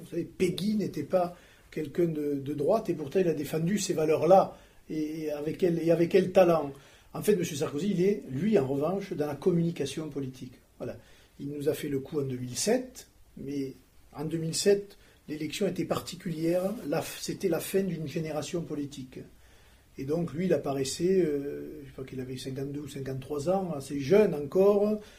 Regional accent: Occitanie, France; accent: rural; je suis, et mon accent le prouve, je suis un rural. J'ai vu dans mon petit département de l'Ariège

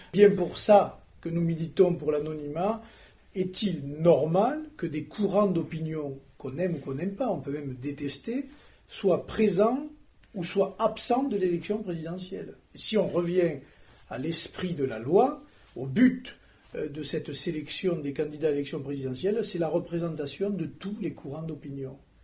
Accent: Occitanie, France; accent: rural; je suis, et mon accent le prouve, je suis un rural. J'ai vu dans mon petit département de l'Ariège

